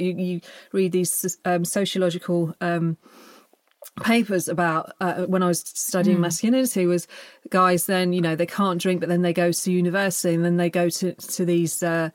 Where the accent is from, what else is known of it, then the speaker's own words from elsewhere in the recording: England, United Kingdom; as an English person that lost her virginity at 16